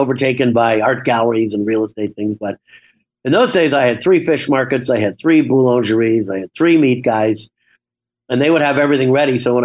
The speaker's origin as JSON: {"language": "English", "region": "New York", "country": "United States", "tie": "born or raised there", "said": "What I realized that as I grew up in New York, I went to school in Pennsylvania, I went to school in Illinois, hadn't been to California yet."}